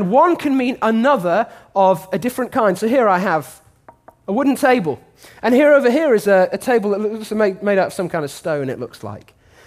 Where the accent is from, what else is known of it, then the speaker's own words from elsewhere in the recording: England, United Kingdom; because I'm English and my teeth are terrible.